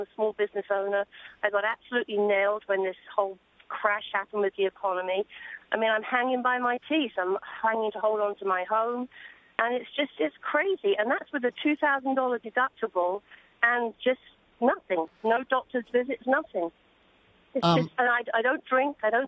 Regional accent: England, United Kingdom; now in United States; as you can tell, I'm English

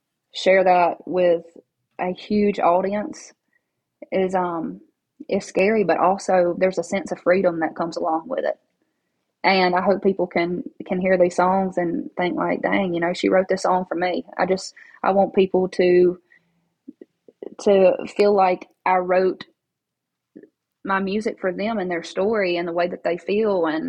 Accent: Baskin, Louisiana, United States; now in Nashville, United States; When I moved to Nashville in 2011, I didn't know anybody. There was this one guy from my hometown, Baskin, who wanted to be a singer, songwriter, producer back in the late 70s.

